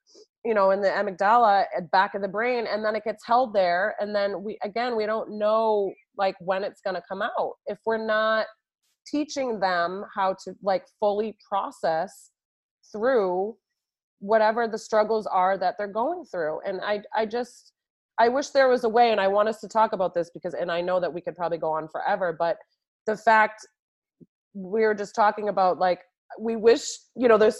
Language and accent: English; New York, United States; now in Boston, United States; I hail from New York and I was in New York for so many years and working in the early childhood. And I feel like New York is just in a totally different space. Like Boston is just not as progressive.